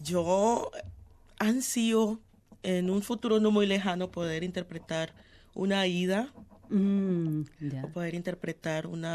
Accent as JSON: {"language": "Spanish", "town": "Buenaventura", "region": "Valle del Cauca", "country": "Colombia", "tie": "born or raised there", "also_born_or_lived": "Cali", "said": "Yo soy de Buenaventura. Más o menos cuando tenía 14 años me fui a vivir a Cali para terminar el colegio"}